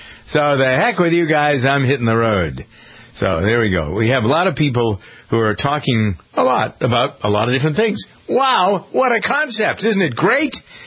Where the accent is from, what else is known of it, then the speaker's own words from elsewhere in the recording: Framingham, Massachusetts, United States; a friend of mine who is from my hometown of Framingham, but is spending more and more time in Los Angeles.